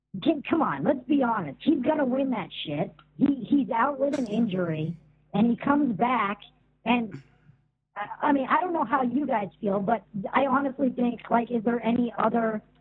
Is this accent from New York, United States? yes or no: no; Wisconsin, United States; Yeah, my parents were retarded, and I'm from Wisconsin.